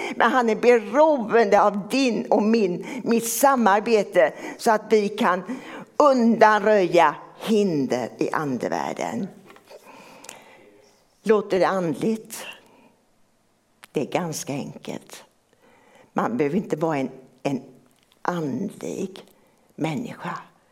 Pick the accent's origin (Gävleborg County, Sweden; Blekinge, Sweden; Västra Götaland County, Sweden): Västra Götaland County, Sweden; Gothenburg; i min hemförsamling där jag är uppväxt i Göteborg.